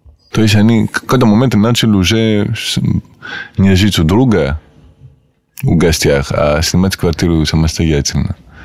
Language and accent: Russian; Perm, Perm Krai, Russia; Russian is a second language; они знают, что я из Перми, они не знают, естественно, что я живу в Демидково